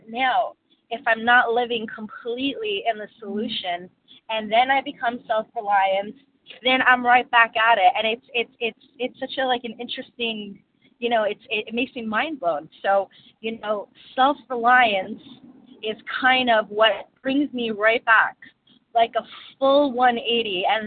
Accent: New York, United States; Good morning, everybody. … from New York, compulsive overeater, undereater, anorexic, and exercise bulimic.

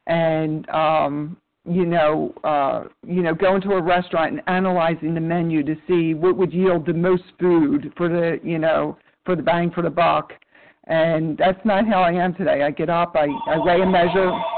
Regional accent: Medford, New Jersey, United States; from Medford, New Jersey.

